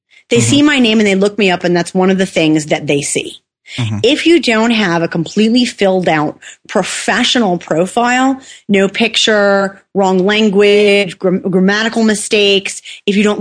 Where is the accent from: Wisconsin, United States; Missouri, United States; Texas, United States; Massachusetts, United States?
Wisconsin, United States; You know, I'm from Wisconsin. So are you. I need to know if I'm using that cheesehead status or not.